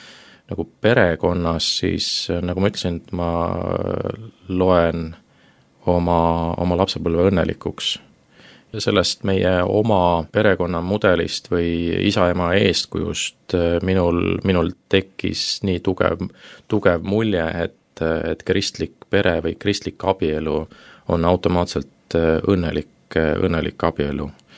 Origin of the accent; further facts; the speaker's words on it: Tallinn, Harju County, Estonia; Mina olen jah, tõesti põline Tallinna poiss siin üles sündinud ja üles kasvanud ja küll vahepeal natukene oma sünnikodust ära käinud, aga sisuliselt oma 47 eluaastast